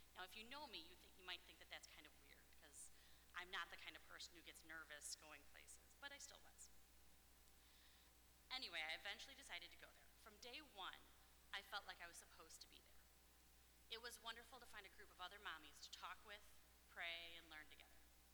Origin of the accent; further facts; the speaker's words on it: Libertyville, Illinois, United States; I grew up in Libertyville, going to the Presbyterian church there.